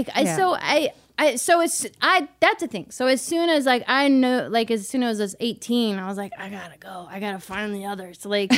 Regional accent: the South, United States; And growing up in the South, primarily it is all white people.

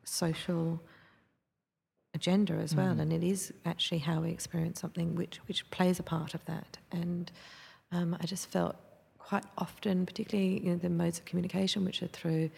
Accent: Australia; I'm Australian architect, yeah

